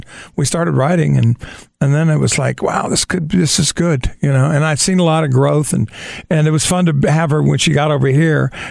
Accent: Sacramento, California, United States; I got here from, I was living in LA at the time. I grew up in Sacramento.

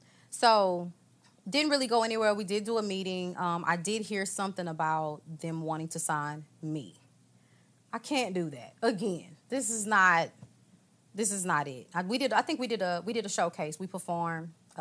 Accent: Houston, Texas, United States; You know, I come from Houston.

